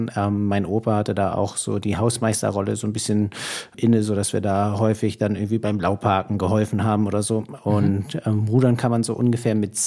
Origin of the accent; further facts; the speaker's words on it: Berlin, Germany; also born or lived in Hamburg; in Hamburg wohne, auch eher, sag ich mal, Hamburg zugehörig, aber finde beide Städte top, aber so lange, wie ich in Berlin aufgewachsen bin